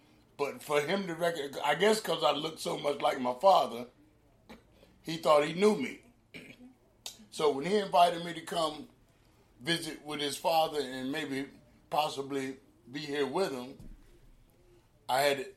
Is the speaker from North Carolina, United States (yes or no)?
yes; Durham, North Carolina, United States; I am. I'm from Durham. I'm from, actually, every neighborhood in Durham. Born and raised. I graduated from Durham High School in 1988.